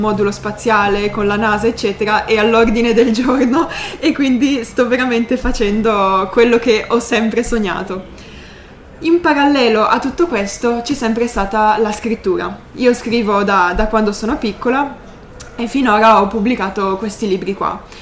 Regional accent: Turin, Piedmont, Italy; io sono di Torino

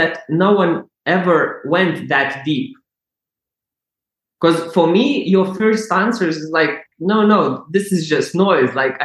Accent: Lithuania; English is a second language; moved away; Like, because I come from Eastern Europe, from Lithuania. Like, when first I came, it was like, and there's too many thank yous.

